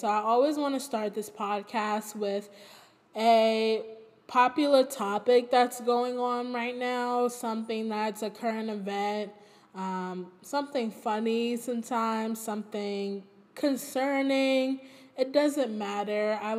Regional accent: Brooklyn, New York, United States; I am 21 years old. I'm from Brooklyn, New York. And I attend Hampton University.

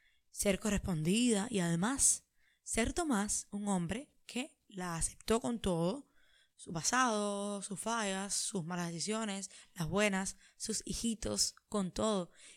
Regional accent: Cuba; como persona que, como les digo, como cubana, que identifico mi realidad en este tipo de dramatizados

